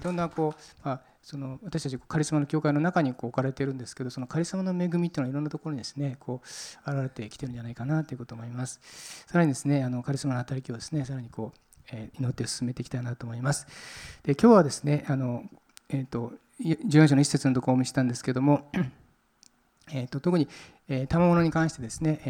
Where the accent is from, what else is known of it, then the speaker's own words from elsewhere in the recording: Fukuoka, Japan; 福岡から来ました、